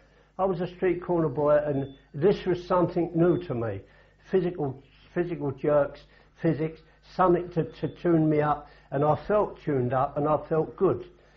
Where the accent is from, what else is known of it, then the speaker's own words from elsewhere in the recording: England, United Kingdom; To me as an Englishman